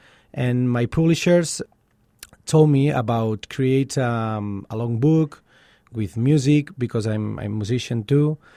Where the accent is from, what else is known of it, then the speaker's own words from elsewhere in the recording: Barcelona, Catalonia, Spain; English is a second language; Yeah, I'm from Barcelona. And El Paso is a strange city for me 4 years ago. Mm-hmm. And right now is like my second home.